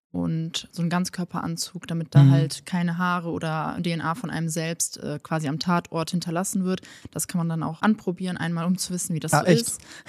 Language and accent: German; Aachen, North Rhine-Westphalia, Germany; Ich komme ursprünglich aus Aachen